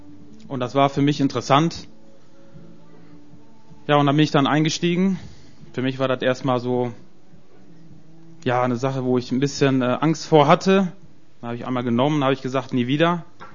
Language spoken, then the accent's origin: German; Spain; Ich bin katholisch aufgewachsen, bin eigentlich Spanier, sind eigentlich fast alle katholisch